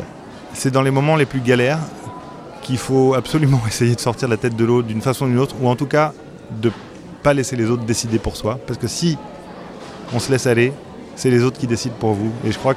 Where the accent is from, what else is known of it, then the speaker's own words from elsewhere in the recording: France; now in Belgium; je suis français, moi j'habite depuis 15 ans en Belgique.